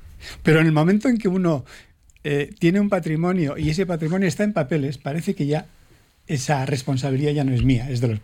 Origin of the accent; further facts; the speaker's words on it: Basque Country, Spain; yo, a título personal, incluso como vasco, puedo estar contribuyendo bien con mi renta